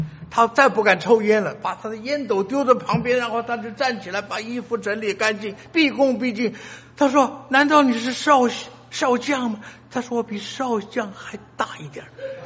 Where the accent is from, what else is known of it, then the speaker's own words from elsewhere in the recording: China; 我们中国人，我们有我们的，有我们的宗教啊，我们还有